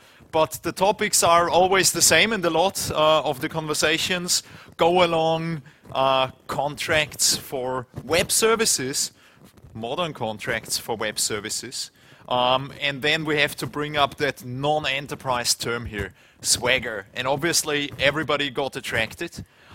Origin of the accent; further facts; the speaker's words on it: Austria; English is a second language; I'm from Austria originally. I'm not a native English speaker.